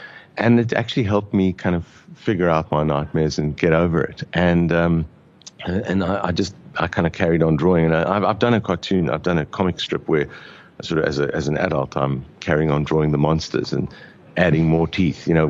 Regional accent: South Africa; I'm saying I'm from South Africa.

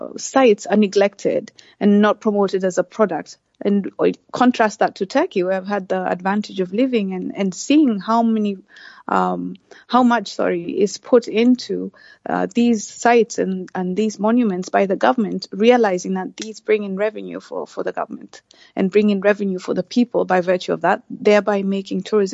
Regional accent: Kenya; I'm from Kenya, and that's actually where most of the trips we plan are right now.

